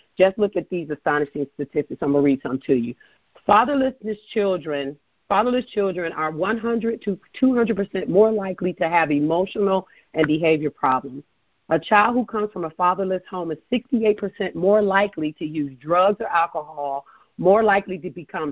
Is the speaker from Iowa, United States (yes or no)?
no; Cleveland, Ohio, United States; now in Charlotte, United States; I am the self-proclaimed queen of the Queen City by way of Cleveland, Ohio. So I'm originally from Ohio, go Buckeyes, yes, and living here out of Charlotte, North Carolina.